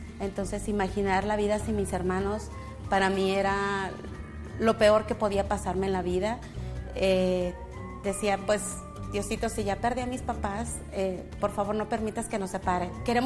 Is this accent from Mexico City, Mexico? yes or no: yes; Mexico City, Mexico; born there; Yo nací en la Ciudad de México.